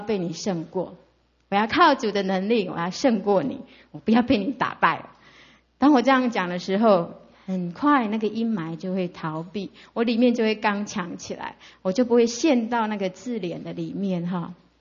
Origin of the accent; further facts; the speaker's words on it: Yilan County, Taiwan; now in Kaohsiung, Taiwan; 我记得我那个我老家在宜兰，那宜兰没什么污染了